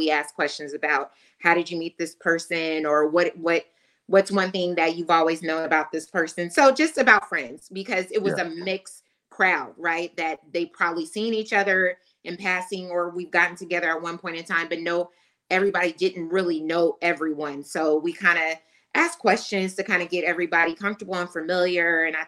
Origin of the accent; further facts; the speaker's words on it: Portland, Oregon, United States; moved away; And this is when I'm originally from Portland, Oregon.